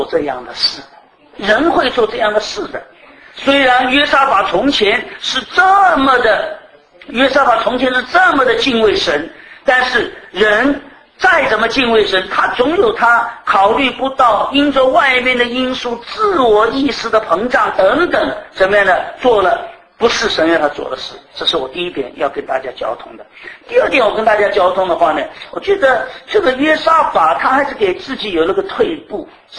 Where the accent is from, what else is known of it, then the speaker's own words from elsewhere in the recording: China; 这个结亲按照我中国人的想法，